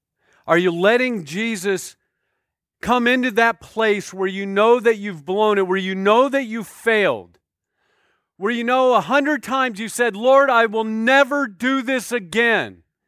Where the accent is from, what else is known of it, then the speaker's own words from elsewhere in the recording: United States; But I'm an American, right? I'm ruggedly independent.